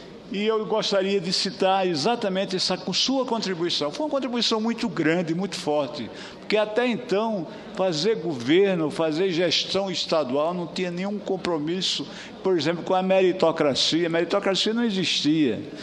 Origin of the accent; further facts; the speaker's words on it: Northeast Region, Brazil; eu, como nordestino e como brasileiro, agradeço em nome de todos nós, de todos os nordestinos